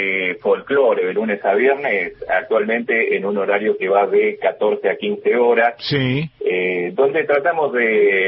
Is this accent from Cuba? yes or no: no; San Martín de los Andes, Neuquén, Argentina; nací, me crié, sigo viviendo en este hermoso San Martín de los Andes, hermoso Valle Patagónico.